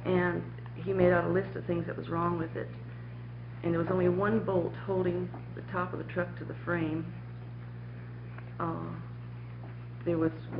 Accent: Ashland, United States; I'm from Ashland

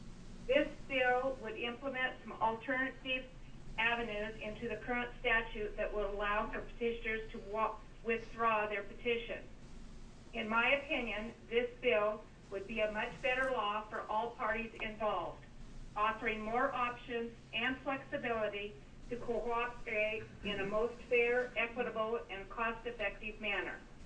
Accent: Milton Freewater, Oregon, United States; I am from Milton Freewater, Oregon, and I own property in the affected subject health risk area.

